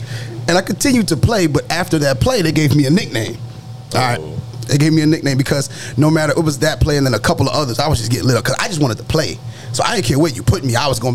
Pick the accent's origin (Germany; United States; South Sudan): United States; Brooklyn, New York; And I'm from the only borough that counts. I'm from Brooklyn.